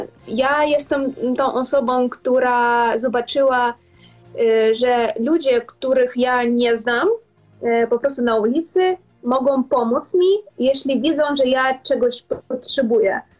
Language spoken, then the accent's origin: Polish; Ukraine; Polish is a second language; my Ukraińcy, my chcemy, żeby ta wojna skończyła się i my robimy wszystko, co my możemy.